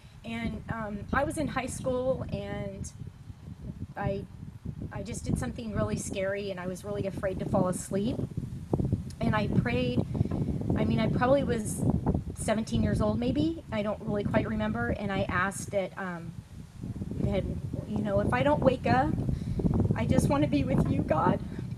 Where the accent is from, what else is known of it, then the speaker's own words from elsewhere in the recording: Santa Ana, California, United States; Okay, so I was born and raised in Santa Ana, and both my parents were too. So a lot of history, both grandparents. My grandma went to Santa Ana High School, you know, St. Joseph's in the neighborhood. Yeah, so a lot of roots in Orange County.